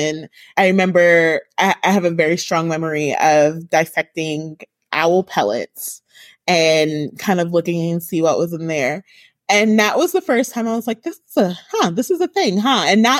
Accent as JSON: {"language": "English", "town": "New York City", "region": "New York", "country": "United States", "tie": "born or raised there", "said": "So as a child, I grew up in New York City, primarily in Brooklyn and et cetera, you know, just kind of having the city as a playground."}